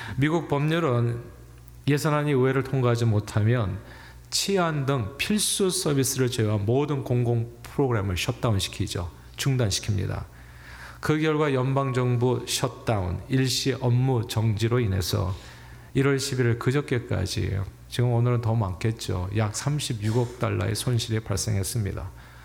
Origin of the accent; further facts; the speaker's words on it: South Korea; 우리는 한국 사람들 다 군대 가요.